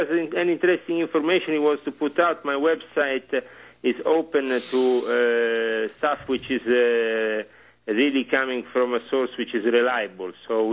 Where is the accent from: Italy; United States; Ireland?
Italy; accent: Italian; It's my accent.